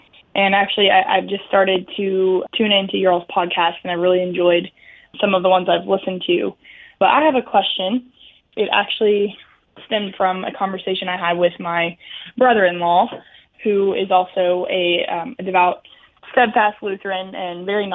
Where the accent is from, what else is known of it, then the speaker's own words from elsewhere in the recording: Louisville, Kentucky, United States; I am from Louisville, Kentucky